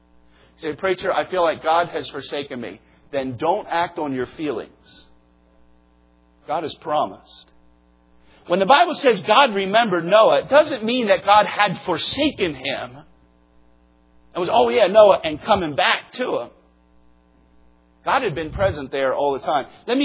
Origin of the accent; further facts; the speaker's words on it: Telford, Pennsylvania, United States; moved away as an adult; also born or lived in Chattanooga, Tennessee; 1981, I moved from Telford, Pennsylvania, to Chattanooga, Tennessee. I enrolled at Tennessee Temple University. That was the last time I've lived at home. I was 21 years old.